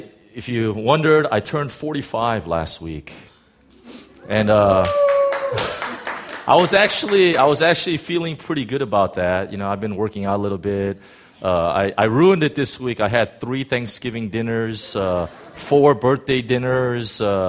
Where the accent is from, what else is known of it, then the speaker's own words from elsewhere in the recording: United States; As an American, I feel so offended by this lack of knowledge.